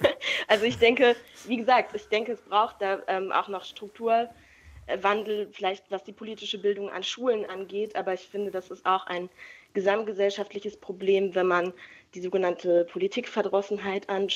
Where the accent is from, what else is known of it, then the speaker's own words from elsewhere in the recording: Dresden, Saxony, Germany; also ich komme aus Dresden